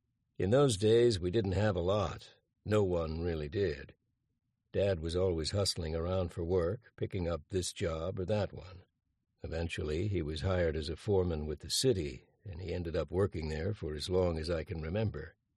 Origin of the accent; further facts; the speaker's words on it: Saskatoon, Saskatchewan, Canada; also born or lived in Floral; People often assume that I come from Floral, but that's not exactly right. I was born there on March 31, 1928, but 9 days later the family moved down the road to Saskatoon.